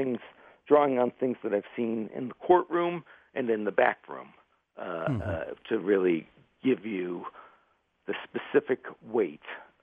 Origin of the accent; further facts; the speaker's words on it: New York City, New York, United States; which is when I grew up in New York City.